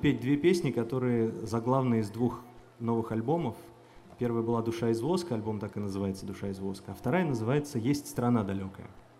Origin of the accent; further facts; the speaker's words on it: Kazan, Tatarstan, Russia; я вообще из Казани родом